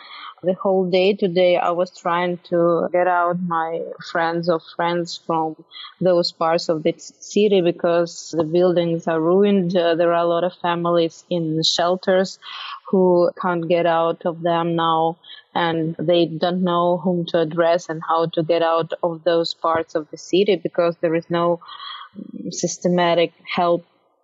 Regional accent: Kyiv, Ukraine; It's my hometown.

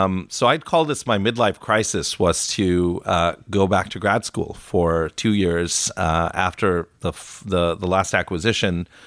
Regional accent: Mountain View, California, United States; born there; I was born in Mountain View, literally at the center of Silicon Valley. It's pretty much as ground zero as you can get.

